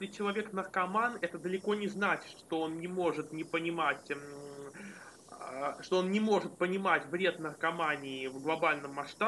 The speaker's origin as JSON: {"language": "Russian", "country": "Russia", "tie": "born there", "first_language": "Russian", "said": "Я разговариваю по-русски. Русский мой родной язык. Я русский человек, родился в России."}